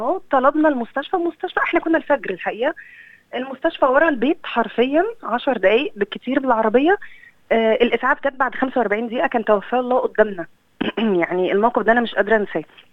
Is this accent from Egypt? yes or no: yes; Egypt; now in Australia; انا قعدت انا بقالي سنه وثلاث شهور في استراليا انا حاسه ان كلنا شبه بعض مش بس كمصريين كعرب